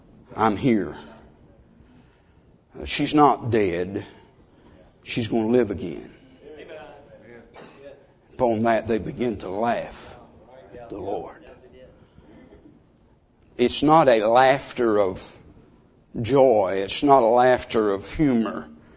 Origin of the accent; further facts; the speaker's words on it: North Carolina, United States; accent: southern twang; Now, the pastor introduced me and said I was from North Carolina, so my paraphrasing has a hillbilly twist with a southern twang.